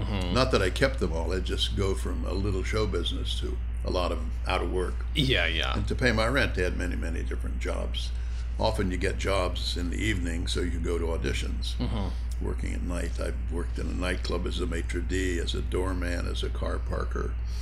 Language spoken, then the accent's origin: English; West Virginia, United States; moved away as an adult; Yeah, I'm from West Virginia. As I graduated college there in the State University, I went to New York. It was 1952.